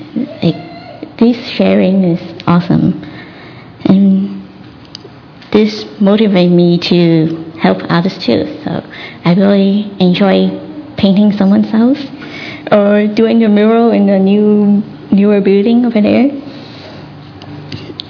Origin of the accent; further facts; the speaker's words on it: Hong Kong; English is a second language; I came here from Hong Kong